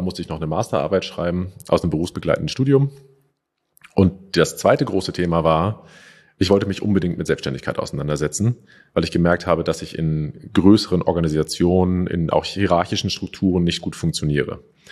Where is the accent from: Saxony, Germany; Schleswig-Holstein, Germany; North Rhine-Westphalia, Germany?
Schleswig-Holstein, Germany; Ich komme aus Schleswig-Holstein.